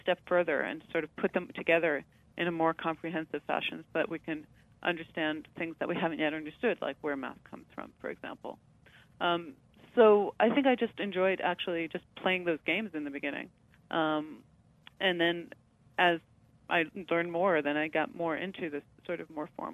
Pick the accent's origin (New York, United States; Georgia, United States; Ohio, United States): New York, United States; Queens; I grew up in Queens, in New York.